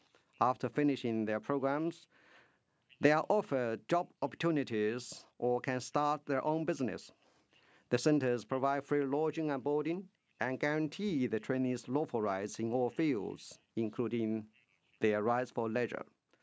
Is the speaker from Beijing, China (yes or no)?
no; Xinjiang, China; I'm from Xinjiang Uyghur Autonomous Region.